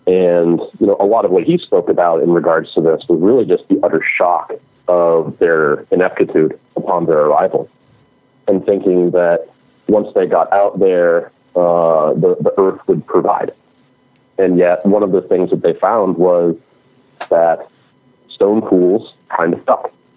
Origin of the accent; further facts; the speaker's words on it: the South, United States; And, you know, I grew up in the South. And so the sort of country life is one that is deep within my family.